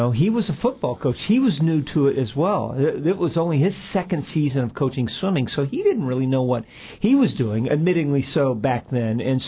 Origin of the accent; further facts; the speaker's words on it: Florida, United States; also born or lived in Colorado; You know, born and raised in Florida. I'm a third-generation Floridian.